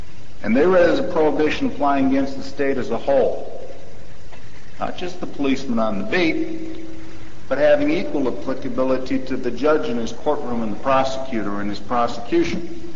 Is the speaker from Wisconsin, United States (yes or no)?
yes; Racine, Wisconsin, United States; I'm from Racine. I'm an attorney.